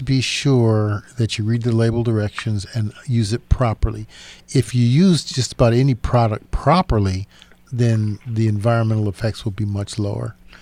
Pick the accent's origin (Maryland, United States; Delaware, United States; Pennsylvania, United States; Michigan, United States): Michigan, United States; Saginaw; Where I grew up in Saginaw, we had very heavy clay